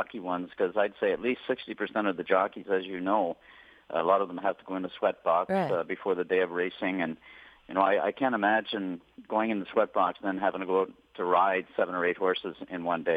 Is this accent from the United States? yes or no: no; Oshawa, Ontario, Canada; And, of course, I was only 16 at the time, growing up in Oshawa, Ontario, Canada.